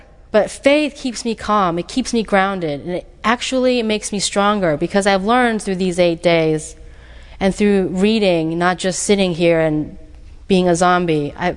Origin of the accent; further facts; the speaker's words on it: Utah, United States; When I grew up in Utah, I was 6 till I was 10, so for about 3 to 4 years, I lived with Mormons